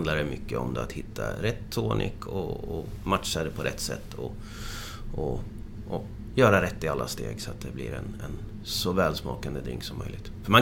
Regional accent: Motala, Östergötland, Sweden; Så jag kom ju från Motala ursprungligen.

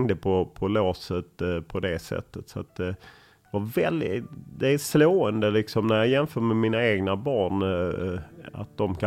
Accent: Lund, Skåne, Sweden; Jag är uppvuxen på Tuna som ju då på 70-talet, mina föräldrar flyttade dit när man byggde husen på mitten på 60-talet. Och väldigt nära Tuna skolan, så att där bodde jag väldigt länge tills jag flyttade till egen lägenhet på Södra Esplanaden.

